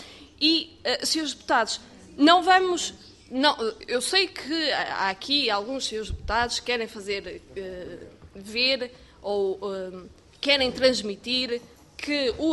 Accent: Braga, Portugal; eu sou do Distrito de Braga, não sou residente no Conselho de Amares, a quem este projeto de resolução diz respeito, mas sou de um outro concelho do próprio Distrito de Braga

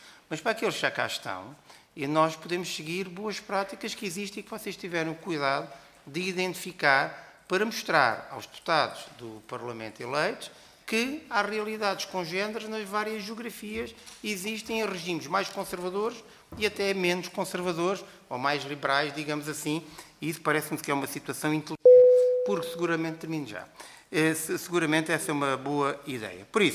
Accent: Portugal

